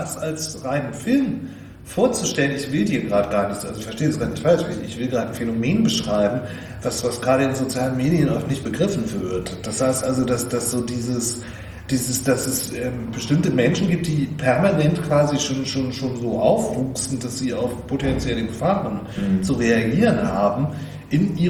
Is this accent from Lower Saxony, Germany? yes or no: yes; Langenhagen, Lower Saxony, Germany; Ich komme nämlich nicht aus Hannover, sondern aus Langenhagen.